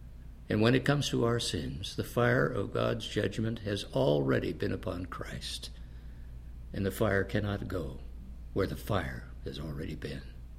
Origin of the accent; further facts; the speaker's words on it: Santa Barbara, California, United States; But Santa Barbara, which is my hometown, had terrible fires just a few months ago.